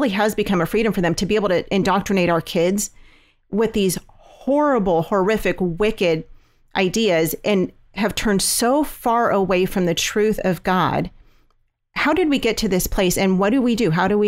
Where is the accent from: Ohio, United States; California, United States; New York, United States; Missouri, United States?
California, United States; We're from California.